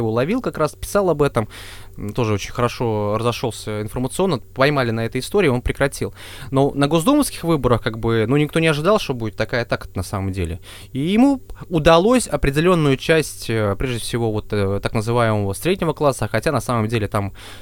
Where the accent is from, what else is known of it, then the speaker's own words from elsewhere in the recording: Ulyanovsk Oblast, Russia; Нет, не города Москвы, я сам из Ульяновской области.